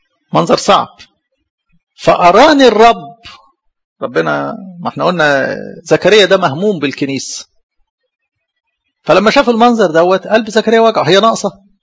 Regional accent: Egypt; بلدنا مصر المحبوبة

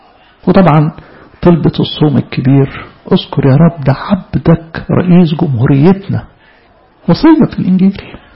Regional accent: Egypt; بلدنا مصر

